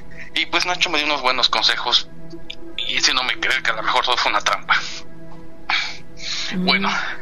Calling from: Atlanta, Georgia, United States; de Atlanta, Georgia

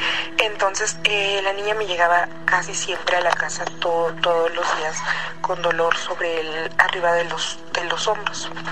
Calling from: Ecatepec, State of Mexico, Mexico; de Catepec. Antes que nada, pues un saludo a toda su audiencia.

